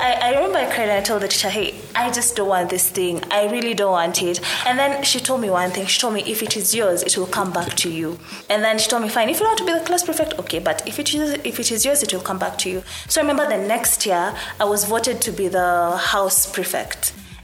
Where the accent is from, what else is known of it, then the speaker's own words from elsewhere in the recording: Kitale, Trans-Nzoia County, Kenya; So I come from Kitale.